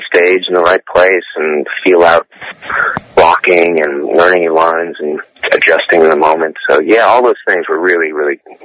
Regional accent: Green Bay, Wisconsin, United States; But, I'm from Green Bay

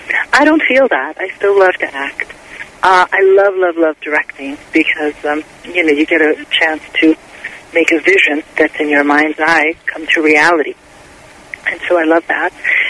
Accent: France; also born or lived in New York, United States; I was born in New York, but when I was young, my dad worked for the William Morris Agency, and he became the president and opened their first offices in Europe, in Paris, in the 60s. So we moved to France.

